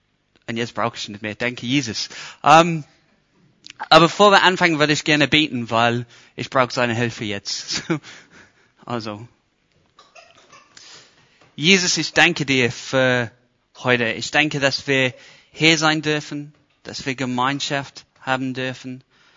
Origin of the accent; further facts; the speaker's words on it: Scotland, United Kingdom; German is a second language; ich kann alles außer Hochdeutsch auch. Ich bin eigentlich Schwabe. Ich komme aus Schottland. So mein Deutsch manchmal ist ein bisschen unterbrochen. Hört ein bisschen komisch an.